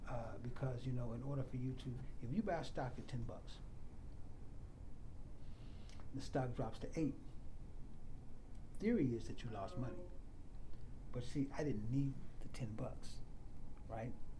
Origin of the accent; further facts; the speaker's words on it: United States; Well, okay, I'm an American, and I kind of feel that same way, too.